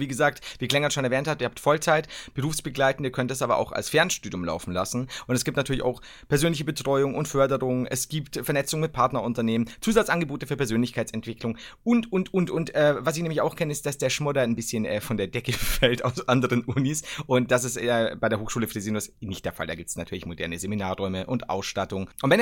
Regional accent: Bavaria, Germany; Das Gute ist immer, dass hier bei uns in Bayern Mats, also es gibt die Schere Mats oder die Mist Mats

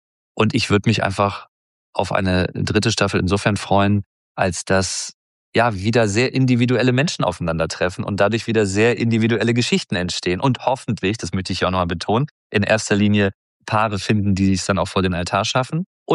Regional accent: Hamburg, Germany; Dann Hamburg als meine Heimatstadt, auch immer eine Reise wert.

